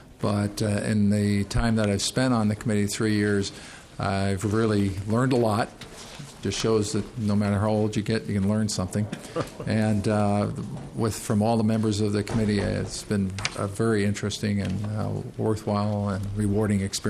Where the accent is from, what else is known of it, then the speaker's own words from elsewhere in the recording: Mankato, Minnesota, United States; I come from the Mankato area of Minnesota, where my wife and I own a small farm.